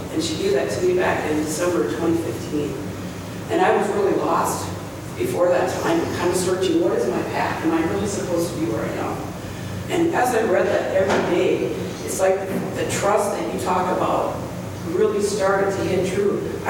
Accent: Minnesota, United States; I'm from Minnesota. I'm here visiting my sister

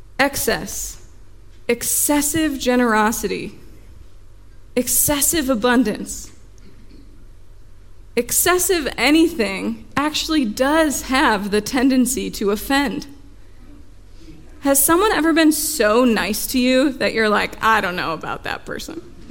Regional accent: United States; We're American. And we're in like t-shirts.

